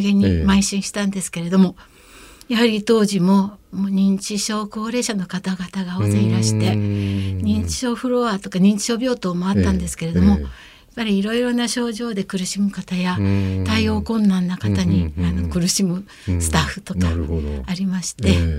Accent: Okayama, Japan; 私は出身は岡山の方なんですけれども、

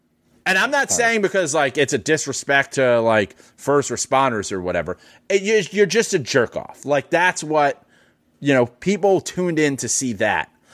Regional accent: New York City, New York, United States; I'm a New Yorker. I lived in New York on 9/11.

